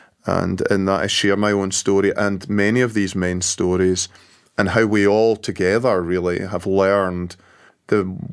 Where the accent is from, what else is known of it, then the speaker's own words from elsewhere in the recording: Scotland, United Kingdom; now in Grand Rapids, United States; no, originally from Scotland.